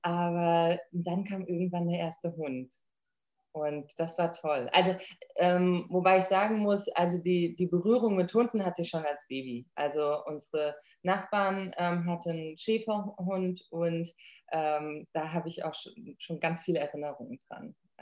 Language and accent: German; Bad Vilbel, Hesse, Germany; Ich bin in Bad Vilbel groß geworden und da gab es den, oder gibt es immer noch den Dottenfelder Hof